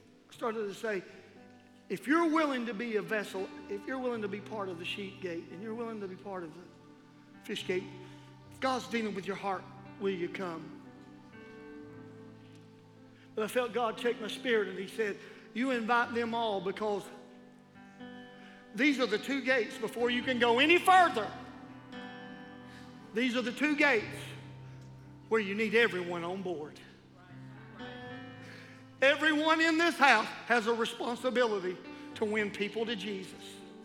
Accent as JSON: {"language": "English", "town": "Chattanooga", "region": "Tennessee", "country": "United States", "said": "And I'm not that far up the road. I'm from Chattanooga."}